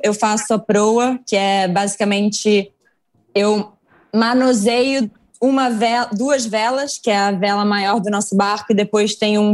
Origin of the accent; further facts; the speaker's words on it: São Paulo, Brazil; born there; now in Rio de Janeiro, Brazil; eu tenho 30 anos, nasci em São Paulo, mas hoje eu moro no Rio.